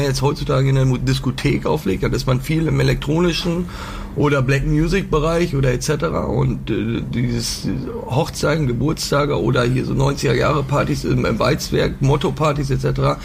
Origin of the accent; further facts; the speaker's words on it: Northern Germany, Germany; Ja, also ich komme oben aus dem Norden. Vielleicht hört man das auch ein bisschen.